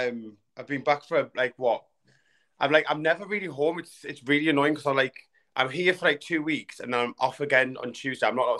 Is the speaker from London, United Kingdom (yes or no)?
no; Darlington, North East England, United Kingdom; I'm 31. I'm from Darlington.